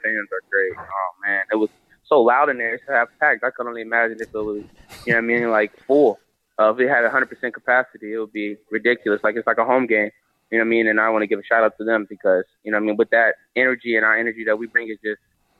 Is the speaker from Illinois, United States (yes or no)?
yes; Chicago, Illinois, United States; I've done that all my life. Growing up in Chicago, you play AAU and you play versus high school teams who press you 24/7 all day and all night